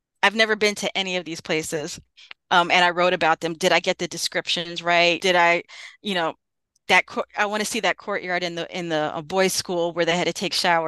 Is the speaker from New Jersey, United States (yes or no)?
yes; New Jersey, United States; I grew up in New Jersey. I had no idea we had a Negro Leagues team.